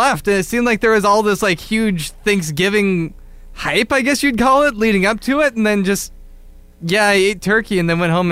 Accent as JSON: {"language": "English", "town": "Tacoma", "region": "Washington", "country": "United States", "said": "so where are you from? All this, very obvious information that's actually on my Facebook if you're just a look. Just, Tacoma."}